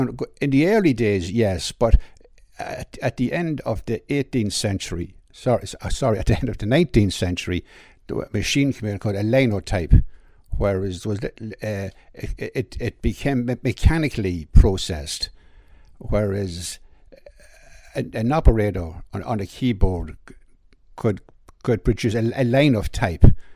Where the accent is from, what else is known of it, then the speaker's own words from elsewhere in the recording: Drogheda, County Louth, Ireland; I started roughly in 1976. I came from Drogheda.